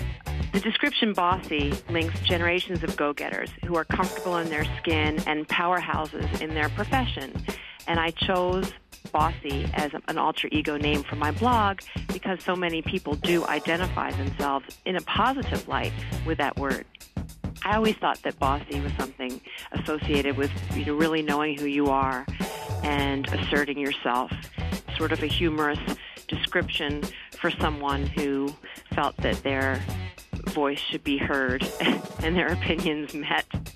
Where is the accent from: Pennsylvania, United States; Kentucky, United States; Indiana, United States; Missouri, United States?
Pennsylvania, United States; Philadelphia; I'm from Philadelphia.